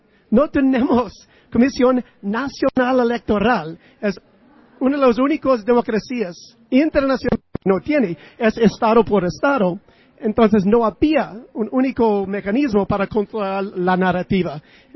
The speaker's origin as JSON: {"language": "Spanish", "country": "United States", "said": "En mi país, yo soy de los Estados Unidos"}